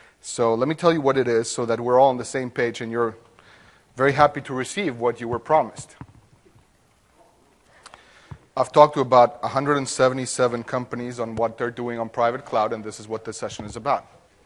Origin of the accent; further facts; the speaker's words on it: Mexico; English is a second language; I'm from Mexico, so let me translate that into Spanish.